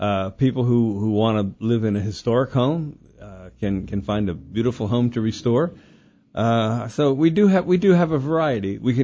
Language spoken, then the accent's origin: English; Pennsylvania, United States; like myself, I came from the Philadelphia area. I got to the Midwest, and am I going to move back? Never